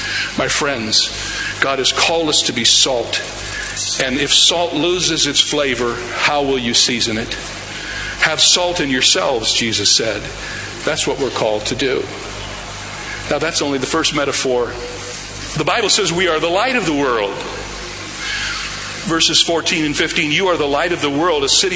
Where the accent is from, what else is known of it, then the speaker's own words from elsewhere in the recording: Cedarville, Ohio, United States; I grew up in Cedarville, Ohio, 8 miles away from Wilberforce University.